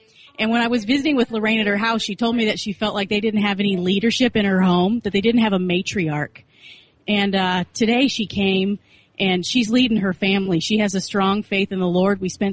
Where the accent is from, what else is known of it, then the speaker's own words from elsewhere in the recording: Dallas, Texas, United States; I'm from Dallas, Texas.